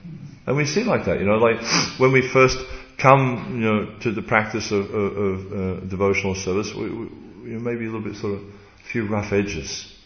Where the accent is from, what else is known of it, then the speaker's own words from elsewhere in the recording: Australia; It's just not part of the description of, you know, the job description of being an Australian, you know.